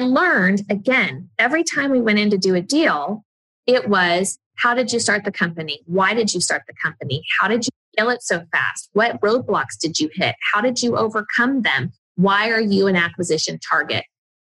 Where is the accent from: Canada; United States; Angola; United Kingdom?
United States; Las Vegas, Nevada; I'm from Vegas. I'm crazy about my town.